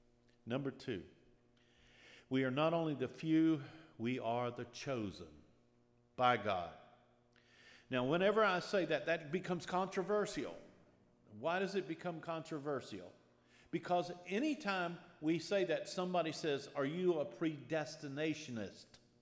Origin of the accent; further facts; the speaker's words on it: Dillon, South Carolina, United States; I grew up in Dillon, South Carolina, in a small town, in a church.